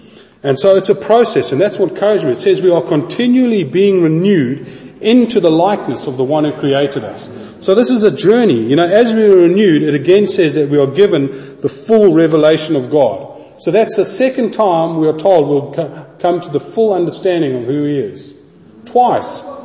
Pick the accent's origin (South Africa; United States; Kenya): South Africa; born there; well, I was born in South Africa.